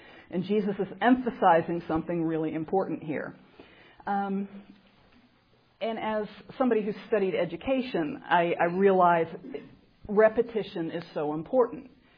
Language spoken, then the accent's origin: English; Pennsylvania, United States; I grew up in Pennsylvania on a farm